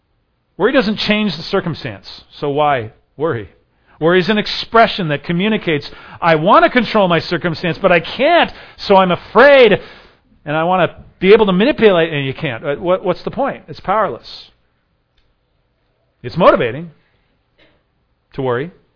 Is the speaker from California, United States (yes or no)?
yes; California, United States; And I grew up in Northern California, plenty of fog in Northern California.